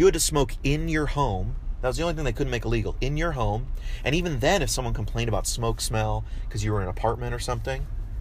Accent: California, United States; now in Tennessee, United States; Gee, since moving to Tennessee, I mean, you know, we come from California, all of us, right?

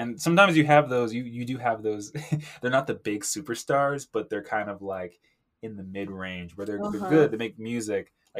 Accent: West Coast, United States; I'm coming from the West Coast, and it's all my like songs.

